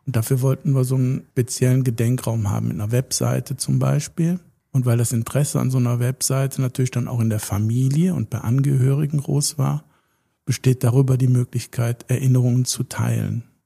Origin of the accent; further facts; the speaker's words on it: North Rhine-Westphalia, Germany; born there; ich komme gebürtig aus der Region zwischen Aachen und Köln, habe dort Betriebswirtschaft gelernt